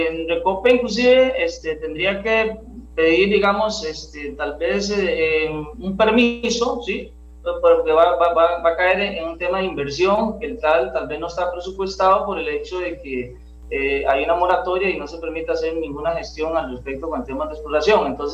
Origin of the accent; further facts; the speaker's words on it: Costa Rica; si logramos tener extraer, digamos, en mi país petróleo, pues todavía sería mucho mejor